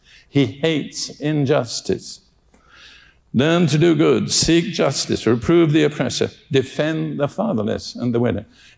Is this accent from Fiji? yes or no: no; United Kingdom; I'm British and you can get offended with me, and Britain has nothing to boast of.